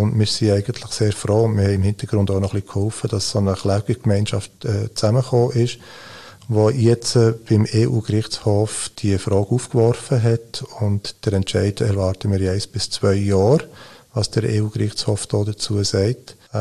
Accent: Switzerland; als Schweizer Bürger bin ich besorgt

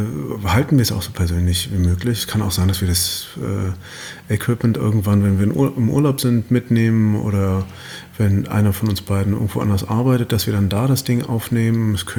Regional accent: Berlin, Germany; Aber eigentlich komme ich ja aus Berlin.

